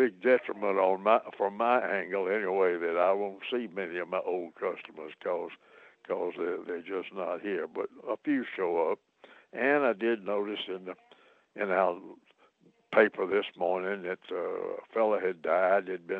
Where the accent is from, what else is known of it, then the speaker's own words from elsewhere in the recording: Memphis, Tennessee, United States; moved away as an adult; I was born and raised in Memphis, which is big, big, big and overflowing. But I've been here, as I say, since 54.